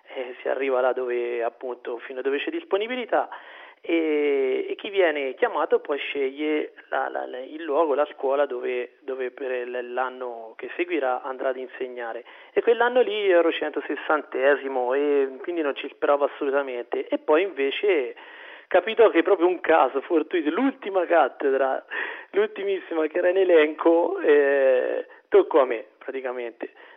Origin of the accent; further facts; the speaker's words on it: Arezzo, Tuscany, Italy; accent: Tuscan; now in Como, Italy; Sono di Arezzo, forse sentirete un po' l'accento spiccatamente toscano, e però per poter insegnare, come hanno fatto tanti miei colleghi, mi sono trasferito, e nello specifico io mi trovo adesso a Como